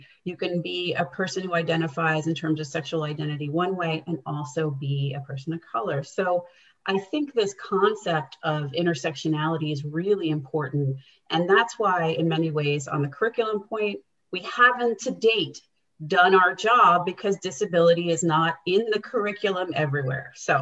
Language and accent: English; New York, United States; I am a first gen, come from an immigrant household. And so growing up in New York in the Bronx, I had to, at a very young age, get involved in trying to help my parents navigate a system that was incredibly complex.